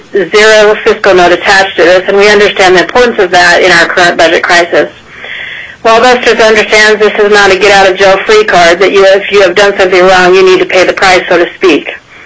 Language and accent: English; Fairbanks, Alaska, United States; I am from the Fairbanks area. I'm actually currently studying in the LIO office in Homer right now.